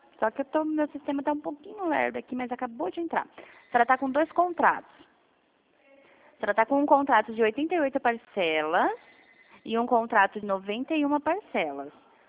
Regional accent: Dourados, Mato Grosso do Sul, Brazil; Eu sou aqui de Dourados, Mato Grosso do Sul também.

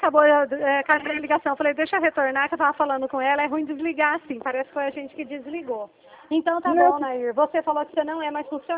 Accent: São Paulo, Brazil; Eu sou aqui do estado de São Paulo

